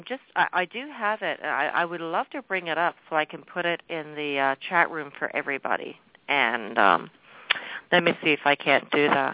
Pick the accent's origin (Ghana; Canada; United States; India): Canada; that I say that being a Canadian, I live in the best country on the planet. But I'm also next-door neighbors with the greatest nation on the planet.